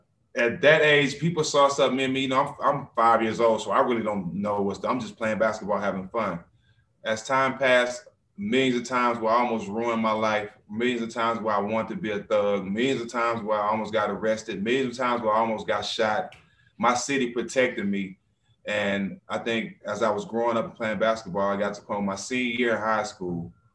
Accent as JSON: {"language": "English", "town": "Houston", "region": "Texas", "country": "United States", "tie": "born or raised there", "said": "Well, actually, I was born in Houston, Texas. Hour away from Port Arthur, Texas, and I was raised there until I was about 4 or 5 years old in Third Ward, Texas."}